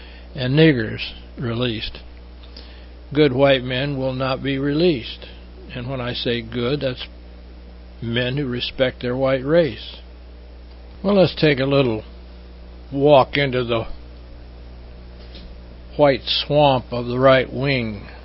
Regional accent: South Dakota, United States; I grew up in South Dakota, so that's smack dab in the middle class in America.

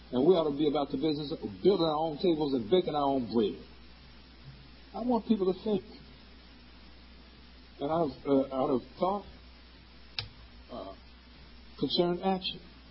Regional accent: Chicago, Illinois, United States; I never raised a dime out of my hometown, Chicago. And I know some of the richest niggas in Chicago.

